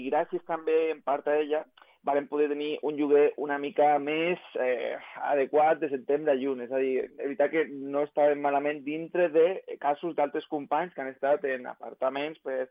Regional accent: Ibiza, Balearic Islands, Spain; Clar, a Eivissa, jo soc d'Eivissa i ja ho coneixia.

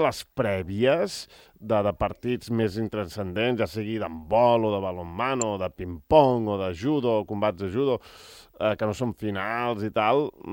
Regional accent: Balearic Islands, Spain; Digue-li que sóc de les Illes, també.

